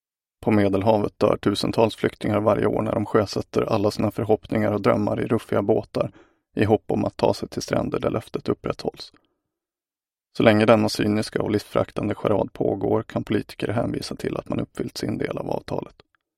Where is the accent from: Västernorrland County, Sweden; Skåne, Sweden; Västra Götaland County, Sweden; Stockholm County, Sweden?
Västernorrland County, Sweden; Ramsele; Men för mig representerade den det allra bästa med min uppväxt i Ramsele.